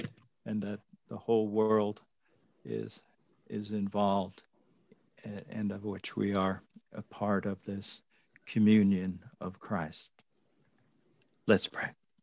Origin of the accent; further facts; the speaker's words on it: Troy, New York, United States; He was usually in charge of the elements in the Presbyterian church I grew up in Troy, New York.